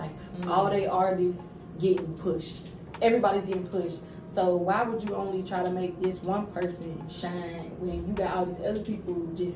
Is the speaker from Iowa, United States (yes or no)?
no; Chicago, Illinois, United States; I'm like, I know where I come from, so them, and it's crazy because I'm from Chicago